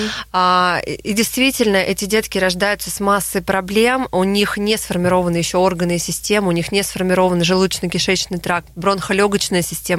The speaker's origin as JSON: {"language": "Russian", "town": "Tomsk", "region": "Tomsk Oblast", "country": "Russia", "tie": "born or raised there", "said": "Томск, кстати, мой родной город, и я тоже закончила СИБГМУ."}